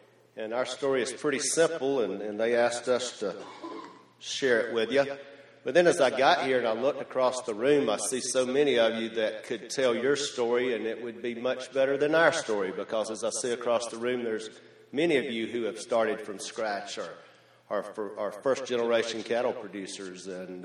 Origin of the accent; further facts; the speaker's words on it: Ridge Spring, South Carolina, United States; We're from Ridge Spring, South Carolina.